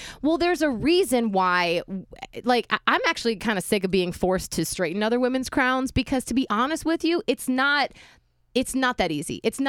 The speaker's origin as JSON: {"language": "English", "town": "Cleveland", "region": "Ohio", "country": "United States", "lives_now": "Tampa, United States", "said": "Are you from here? And I was like, no, I'm from Cleveland area."}